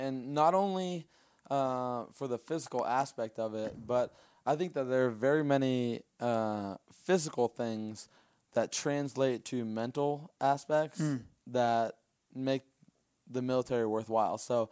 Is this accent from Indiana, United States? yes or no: yes; Indiana, United States; So, I mean, we grew up in Indiana and Purdue University.